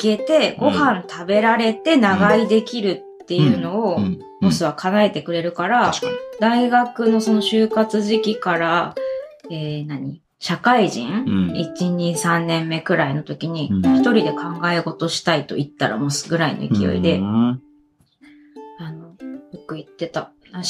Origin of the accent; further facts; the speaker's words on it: Kyushu, Japan; 我々九州人としてはさ、九州でもめっちゃなんか行ったことあるところとかね